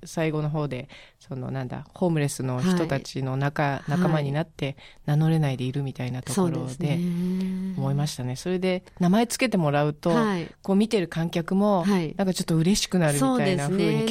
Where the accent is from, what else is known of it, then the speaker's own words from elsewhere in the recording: Tokyo, Japan; 東京人としても、なんか痛い感じがすごいする